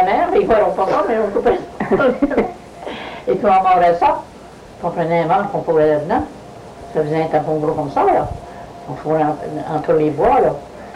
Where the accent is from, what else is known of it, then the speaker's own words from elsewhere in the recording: Sainte-Agathe, Quebec, Canada; Puis j'ai resté à Sainte-Agathe jusqu'à 20 ans. Après ça, je me suis mariée. J'ai resté à Sainte-Agathe. Je me suis mariée à Sainte-Agathe. J'ai resté à Sainte-Agathe.